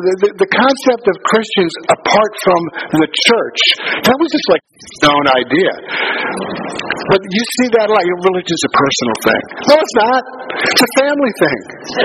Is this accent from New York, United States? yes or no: yes; New York City, New York, United States; When I was growing up, I was raised Roman Catholic in New York City in the 1950s, okay?